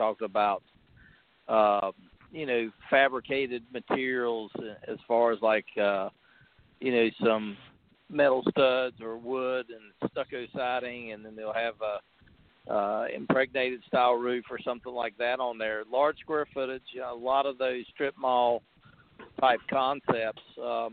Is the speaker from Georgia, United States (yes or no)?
no; West Virginia, United States; also born or lived in North Carolina; Now, growing up and working in North Carolina and growing up in West Virginia, we had exactly that.